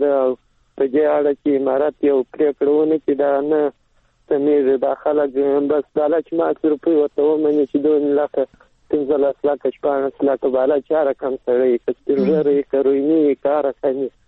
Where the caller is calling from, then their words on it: Helmand, Afghanistan; هم د هلمند سره